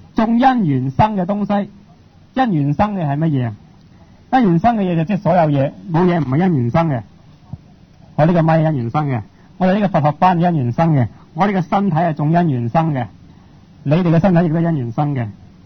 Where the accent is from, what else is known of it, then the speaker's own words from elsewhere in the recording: Guangdong, China; 我哋广东人用咩做文字啊？用广东话啦。